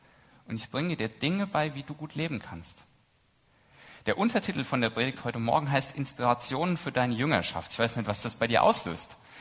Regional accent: Frohnhausen, Hesse, Germany; Ich komme aus Frohnhausen, das war eine sehr kurze Anreise, fast die kürzeste, die ich machen kann.

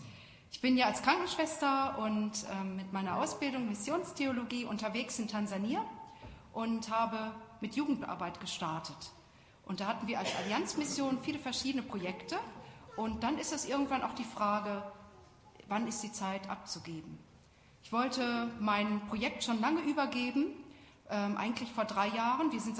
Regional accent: Bielefeld, North Rhine-Westphalia, Germany; Ich bin gebürtig oder mit der Rückkehr nach Deutschland in Bielefeld aufgewachsen. Dort ist meine Heimatgemeinde.

